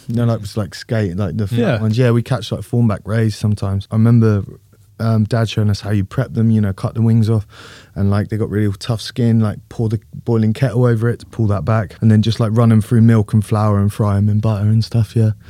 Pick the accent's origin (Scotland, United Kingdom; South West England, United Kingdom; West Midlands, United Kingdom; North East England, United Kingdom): South West England, United Kingdom; We grew up in Cornwall